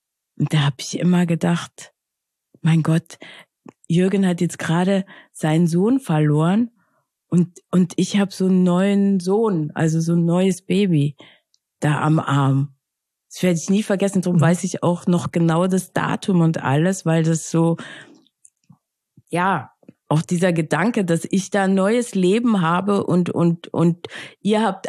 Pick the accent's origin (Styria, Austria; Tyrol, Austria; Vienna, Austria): Tyrol, Austria; Innsbruck; Genau, ich komme aus Innsbruck.